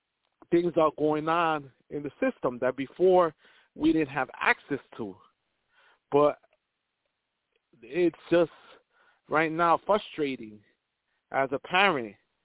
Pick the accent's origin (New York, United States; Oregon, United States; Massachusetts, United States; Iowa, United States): New York, United States; New York City; bus operator, Bronx, New York. Growing up in the Bronx in the 80s and 90s, this is like reminding me of those times.